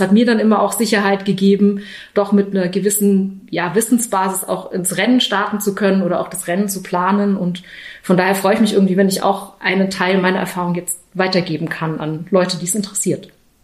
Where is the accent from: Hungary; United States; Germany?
Germany; Ich bin am Bodensee groß geworden.